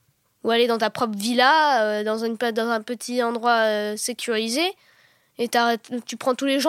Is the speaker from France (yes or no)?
yes; France; Si j'ai mon passeport français, je suis français.